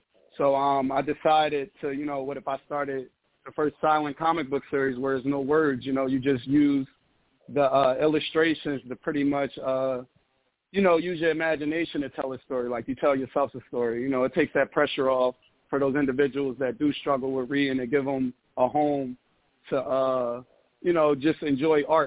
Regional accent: Chester, Pennsylvania, United States; when I was younger, you know, in my environment, you know, I come from Section 8, Chester, PA.

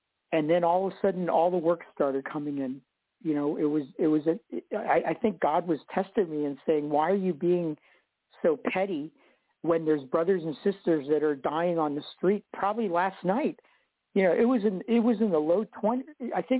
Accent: Ecuador; You know, I'm from Ecuador, and, you know, we take care of our families

